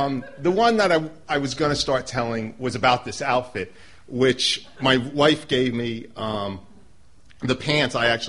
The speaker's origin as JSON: {"language": "English", "region": "New Jersey", "country": "United States", "lives_now": "Baltimore, United States", "said": "And actually, it's why we came to Baltimore from Jersey. Yo, exit 143."}